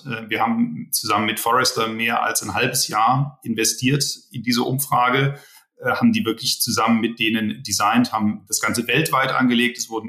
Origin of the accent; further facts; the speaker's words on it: Rhineland, Germany; born there; Ich bin ja eigentlich Rheinländer gebürtig.